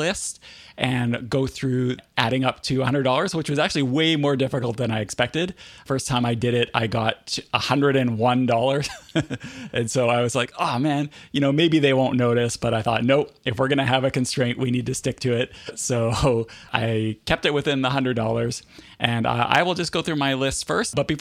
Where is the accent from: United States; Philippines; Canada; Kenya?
Canada; US dollars, I should say, being Canadian, so $100 US each to invest in a productivity budget